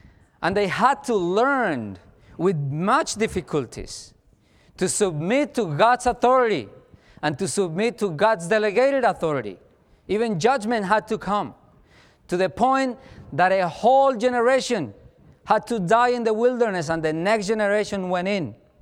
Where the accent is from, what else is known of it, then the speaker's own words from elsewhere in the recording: Colombia; English is a second language; I spent 11 years of my life in a civil war in my home country. I was a captain of the Colombian army.